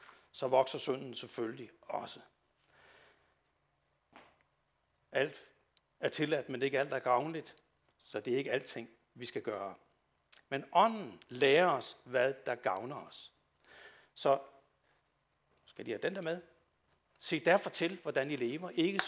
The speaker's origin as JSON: {"language": "Danish", "town": "Sønderborg", "region": "Region of Southern Denmark", "country": "Denmark", "said": "i Sønderborg, hvor jeg kommer fra"}